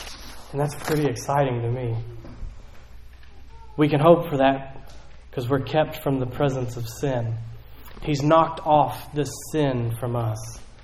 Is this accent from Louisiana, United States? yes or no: no; Kentucky, United States; and I found one, and it's from my hometown, so I thought this would be fun.